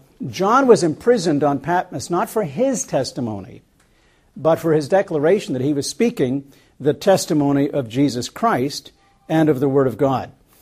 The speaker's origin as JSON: {"language": "English", "region": "New England", "country": "United States", "tie": "born or raised there", "said": "now, Kathy and I Kathy and I grew up in New England"}